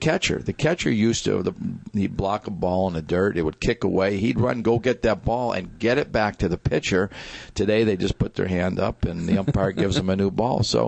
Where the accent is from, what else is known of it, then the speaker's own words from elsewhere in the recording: Connecticut, United States; You know, I grew up in Connecticut, and to be in upstate New York this time of year